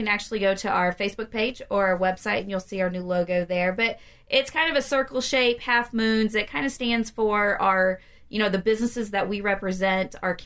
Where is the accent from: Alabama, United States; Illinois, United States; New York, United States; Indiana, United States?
Indiana, United States; Wadesville; now in Vincennes, United States; Well, I am originally from Wadesville, Indiana. I went to from Posey County. So I was in Evansville, Posey County for a long time. Moved here probably about 12 years ago to the Vincennes area to for my husband.